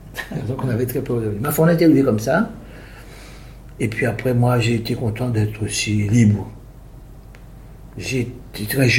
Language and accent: French; Pointe-à-Pitre, Guadeloupe, France; born there; Je suis né à Pointe-à-Pitre.